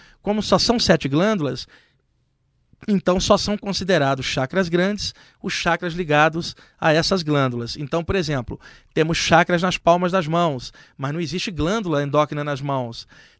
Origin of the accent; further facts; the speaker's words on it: Rio de Janeiro, Brazil; moved away as an adult; now in São Paulo, Brazil; eu sou do Rio de Janeiro. Eu moro em São Paulo desde 89, né? Eu vivi no Rio de Janeiro até os 28 anos, quando eu mudei para cá. Então, estou morando aqui há 15 anos, hoje eu tenho 43.